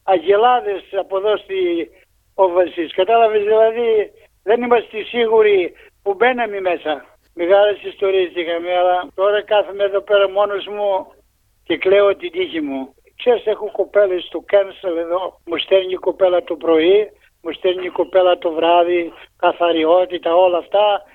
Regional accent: Plomari, North Aegean, Greece; now in Australia; Εγώ κατάγομαι από το Πλωμάρι, Μυτιλίνη.

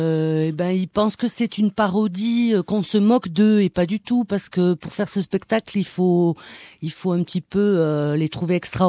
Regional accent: Toulouse, Occitanie, France; je suis toulousaine

